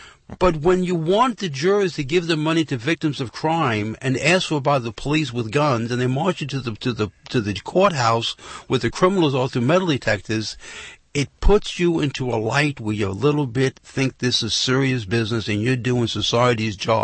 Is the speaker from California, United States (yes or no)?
no; New York City, New York, United States; When I was growing up, and I'm from New York City, when I was growing up, they had a different type of jury system in New York.